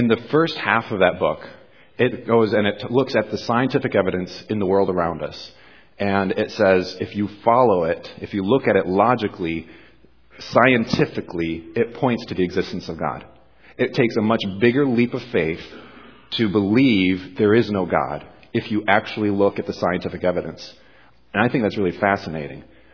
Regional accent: Johnson City, New York, United States; Well, I grew up here in Johnson City. Well, not here. Over there in Johnson City.

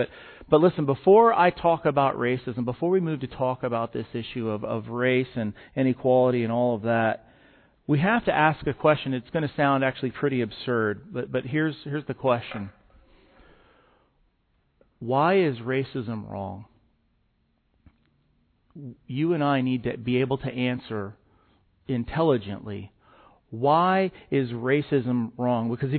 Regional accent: Dillon, Colorado, United States; I grew up in Dillon, Colorado

